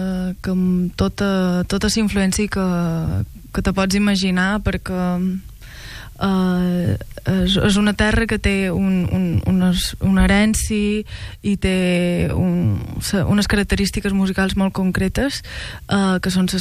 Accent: Valldemossa, Balearic Islands, Spain; a la parròquia d'on jo soc, de Vall de Mossa

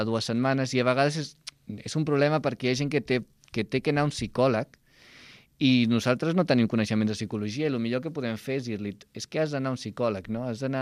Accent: Barcelona, Catalonia, Spain; va ser una bona caminata, perquè jo soc de Sant Andreu.

